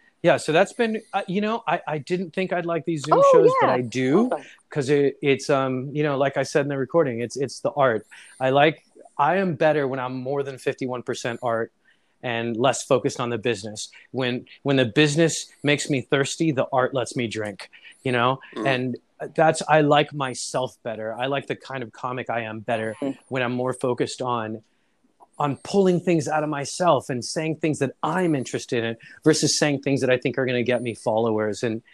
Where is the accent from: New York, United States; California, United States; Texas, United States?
California, United States; Los Angeles; Well, so I'm half Greek and I grew up in Little Armenia.